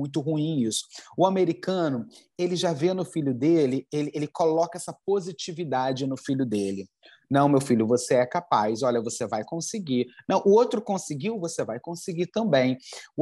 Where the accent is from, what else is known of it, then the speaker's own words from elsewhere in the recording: Rio de Janeiro, Brazil; Bom, eu vim do Rio de Janeiro e aqui eu encontro culturas diferentes dentro do Brasil